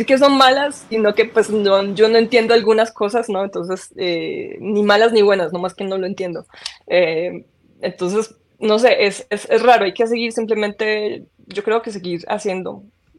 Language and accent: Spanish; Medellín, Antioquia, Colombia; pues yo creciendo en Medellín, era normal ver un metalero que se iba